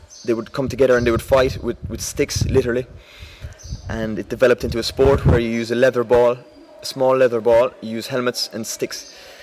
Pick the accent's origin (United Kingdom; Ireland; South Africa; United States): Ireland; Munster; I come from Kerry in the southwest of Ireland.